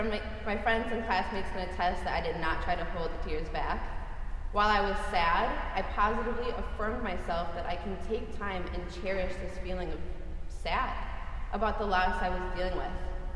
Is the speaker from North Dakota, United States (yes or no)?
no; Rogers, Minnesota, United States; I am from Rogers, Minnesota. For those of you who aren't sure what that is, it's about 30 minutes northwest of the Twin Cities.